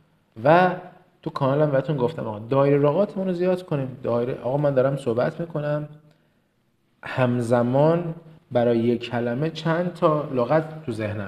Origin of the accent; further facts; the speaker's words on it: Kerman, Iran; accent: Kermani; من کرمانی هم افتخار میکنم بهش.